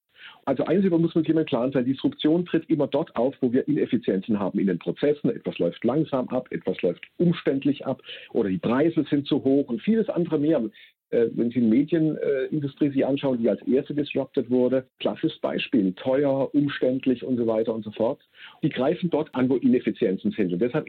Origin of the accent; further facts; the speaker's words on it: Baden-Württemberg, Germany; Ich komme ja hier aus Baden-Württemberg